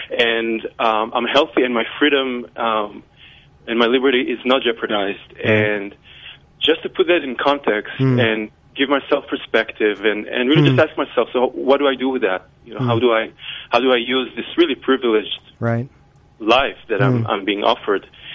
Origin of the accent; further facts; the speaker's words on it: Israel; So when I grew up in Israel, I was born in 78, so my childhood was through the 80s.